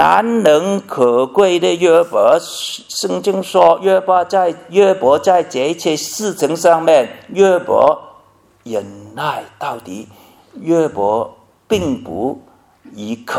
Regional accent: Hong Kong; 我小的时候在香港哈，我非常穷困哈，叫我跟我妈妈两个人呢相依为命。那个时候生活在香港啊，非常不容易。

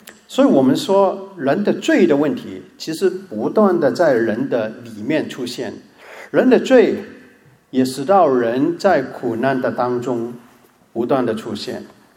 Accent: China; 我们是中国人这很清楚了，是吧？

